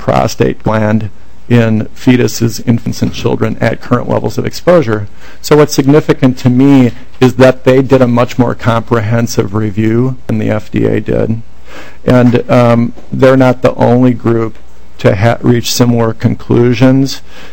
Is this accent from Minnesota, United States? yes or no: yes; Roseville, Minnesota, United States; So, growing up in Roseville, went to medical school at the University of Minnesota, got a public affairs degree from Princeton University